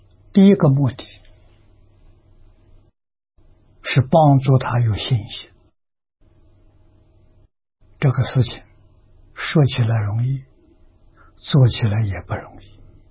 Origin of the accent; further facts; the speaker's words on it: Anhui, China; 桐城距我们的家乡很近，所以乡下小孩有机会读书啊